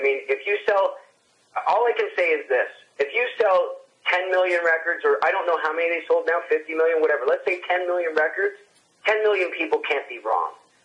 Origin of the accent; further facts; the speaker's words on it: Canada; because I'll tell you something about being a Canadian artist. We live in a big country with nobody in it.